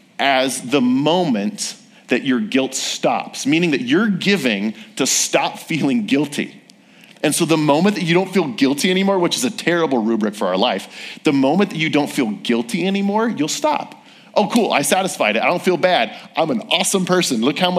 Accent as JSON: {"language": "English", "region": "California", "country": "United States", "said": "or it's super rainy outside and I'm from California and I don't want to go outside"}